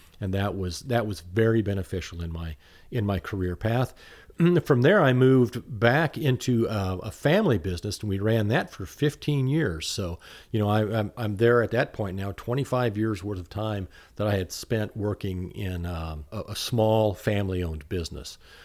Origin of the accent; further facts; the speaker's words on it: Lawrence, Kansas, United States; I'm a native Kansan. I was born in Lawrence, 1959. I'm 64, going to be 65 in January.